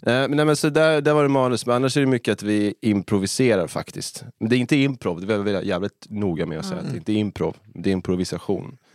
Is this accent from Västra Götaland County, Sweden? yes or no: no; Ekerö, Stockholm County, Sweden; Stockholm så då, om man ska vara jävligt yxig. Men specifikt så Vasastan tills jag var 7 och sen Ekerö.